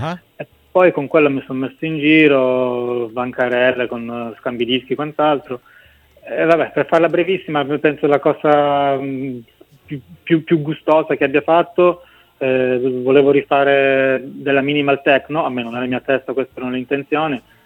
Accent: Mesagne, Apulia, Italy; born there; Io sono nato a Mesagne, provincia di Brindisi

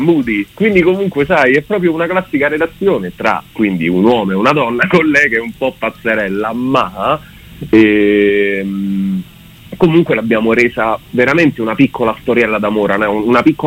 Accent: Abruzzo, Italy; now in Rome, Italy; invece io e Mario siamo abruzzesi

